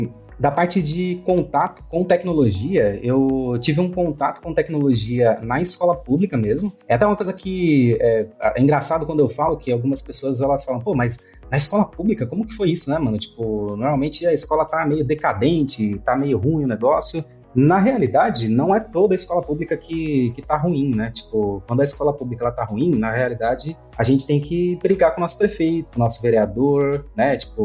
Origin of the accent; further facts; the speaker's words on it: Alvarenga, São Paulo, Brazil; Eu sou de uma quebrada no Brasil chamada Alvarenga. Eu cresci no Alvarenga até mais ou menos ali 8 anos, uns 10 anos, se eu não me engano. E a gente foi pro interior de São Paulo, morei em outras quebradas também no interior de São Paulo.